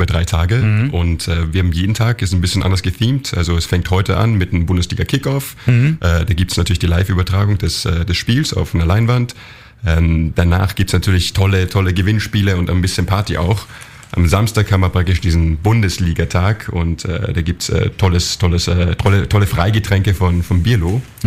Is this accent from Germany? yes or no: no; Austria; Ich bin ja Österreicher.